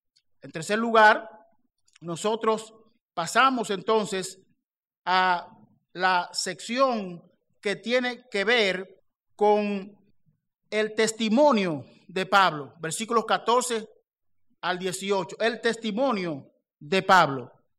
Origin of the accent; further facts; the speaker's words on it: Dominican Republic; como decimos dominicanos